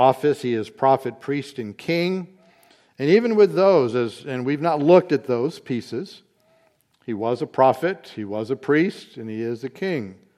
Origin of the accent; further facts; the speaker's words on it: New Bern, North Carolina, United States; but I did some growing up in New Bern, North Carolina, which is the home to Pepsi.